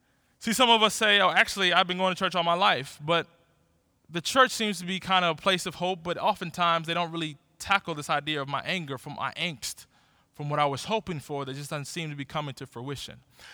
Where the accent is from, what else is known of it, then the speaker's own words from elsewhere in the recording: Cleveland, Ohio, United States; I always say I was born in Cleveland, I was raised in Cleveland, and I reproduced in Cleveland. So I'm all Cleveland.